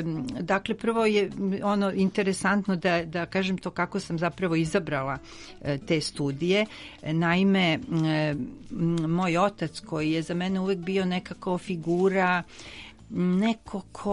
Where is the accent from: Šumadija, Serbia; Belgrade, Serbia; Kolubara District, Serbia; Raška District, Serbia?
Belgrade, Serbia; born there; rođena sam u Beogradu